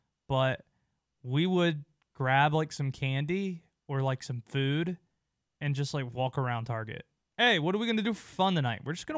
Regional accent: Youngsville, North Carolina, United States; When I was growing up outside of Raleigh, Youngsville, North Carolina is my hometown.

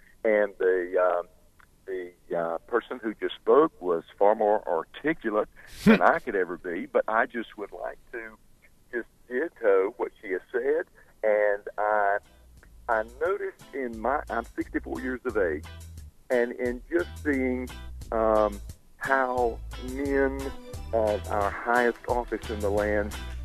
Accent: United States; and I'm an American first, a Republican second

